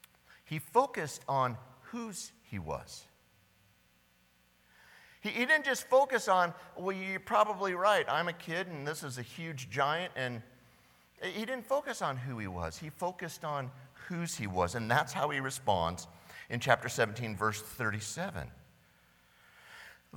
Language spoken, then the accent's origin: English; California, United States; growing up in California, we would go out and there was huge fields.